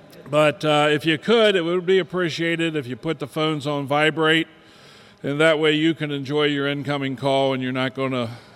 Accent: Hagerstown, Maryland, United States; I am an alcoholic. And I am from Hagerstown, Maryland.

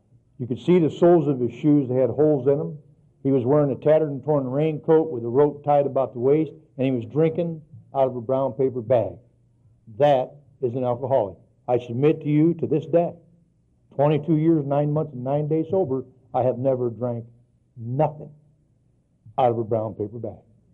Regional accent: Illinois, United States; I'm from Illinois. It gets really cold there in the wintertime

